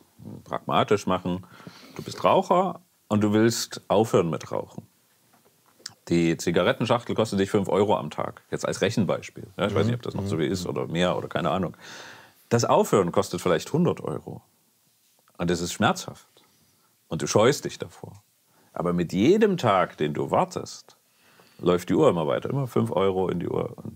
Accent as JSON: {"language": "German", "region": "East Germany", "country": "Germany", "tie": "born or raised there", "said": "ich bin ja in der DDR groß geworden."}